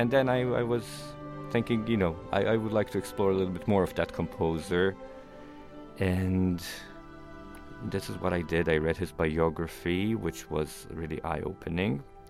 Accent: Israel; I'm originally from Israel. That's where I grew up. Grew up in a musical family.

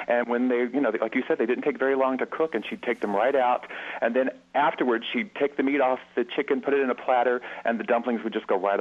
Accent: the South, United States; I'm from the South, so traditionally I grew up with it being served as chicken and dumplings.

